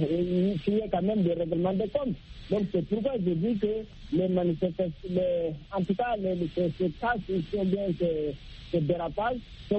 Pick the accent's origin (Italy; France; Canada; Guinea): Guinea; surtout dans mon pays d'origine, la Guinée-Conakry